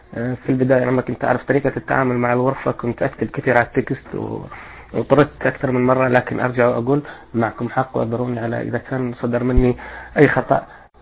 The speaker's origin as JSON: {"language": "Arabic", "country": "Saudi Arabia", "said": "أنا أساسا من المملكة العربية السعودية، من أهل إطلاع."}